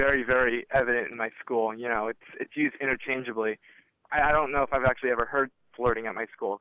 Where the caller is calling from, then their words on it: San Diego, California, United States; I'm calling from San Diego.